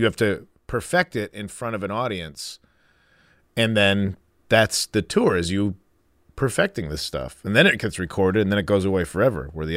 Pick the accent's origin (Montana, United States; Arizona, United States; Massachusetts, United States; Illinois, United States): Illinois, United States; Chicago; I am from Chicago suburbs, baby.